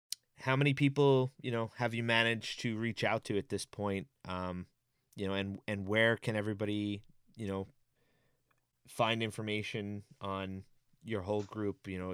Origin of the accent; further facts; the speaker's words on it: Bethpage, New York, United States; I grew up, like I mentioned in our pre-chat, I grew up in Bethpage. I played for Bethpage High School.